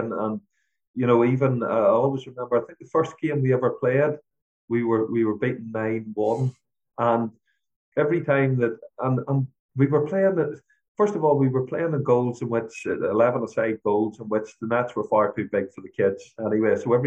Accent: Northern Ireland, United Kingdom; I mean, I grew up in Northern Ireland, and there's a lot of dynamics involved in Northern Ireland in regards to politics, religion, all of the above

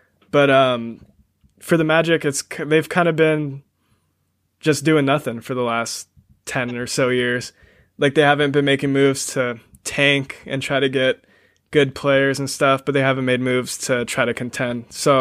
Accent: Washington, United States; I'm not a UW fan, but I am from Washington, so I gotta support that.

